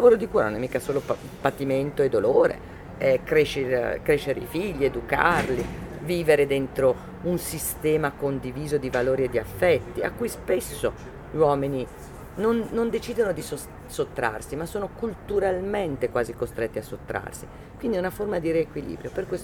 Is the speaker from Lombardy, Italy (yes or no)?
yes; Milan, Lombardy, Italy; born there; Sono nata a Milano